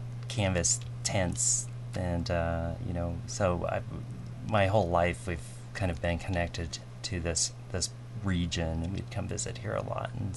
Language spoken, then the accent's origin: English; Portland, Oregon, United States; Well, I grew up in the Portland metropolitan area.